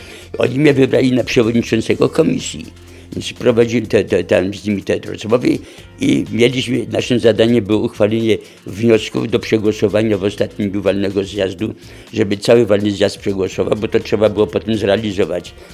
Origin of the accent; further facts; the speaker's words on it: Zakopane, Lesser Poland, Poland; ja byłem jedynym Zakopiańczykiem na tej wyprawie